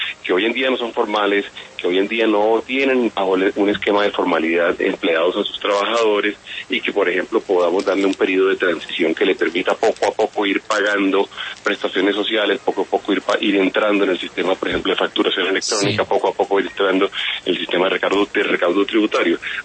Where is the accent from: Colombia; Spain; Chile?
Colombia; con garantizar que podamos nosotros además reactivar como colombianos el programa de infraestructura.